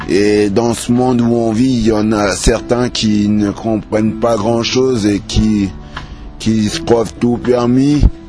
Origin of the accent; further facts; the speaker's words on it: Cameroon; Et je suis camerounais.